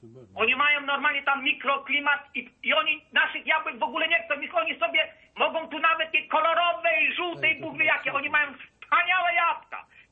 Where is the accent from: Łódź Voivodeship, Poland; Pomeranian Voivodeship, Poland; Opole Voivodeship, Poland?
Opole Voivodeship, Poland; tu ja z Opolszczyzny mówię